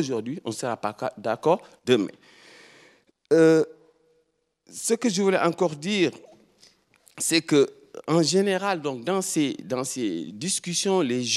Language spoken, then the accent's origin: French; Switzerland; Et nous, on est des Suisses. On est des Suisses et on respecte les droits en Suisse